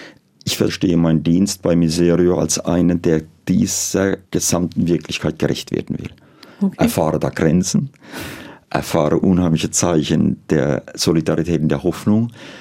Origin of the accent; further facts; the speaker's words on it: Germany; wo ich herkomme, wo ich groß geworden bin, was mich geprägt hat